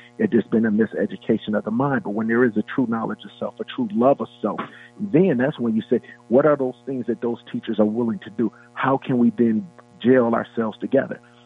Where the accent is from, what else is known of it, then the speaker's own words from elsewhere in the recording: Milwaukee, Wisconsin, United States; I grew up in Milwaukee, Wisconsin, on 7th and Melvina, which was a low SES neighborhood.